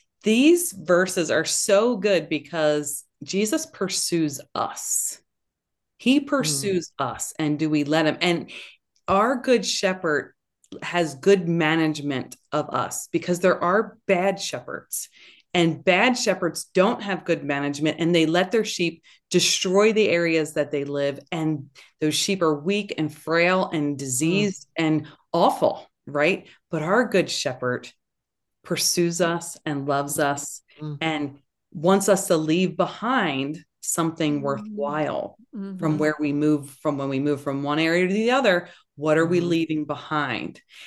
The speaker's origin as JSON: {"language": "English", "town": "Philadelphia", "region": "Pennsylvania", "country": "United States", "lives_now": "South Jersey, United States", "said": "You know, I am from the Philadelphia area. I live in South Jersey and I was just away."}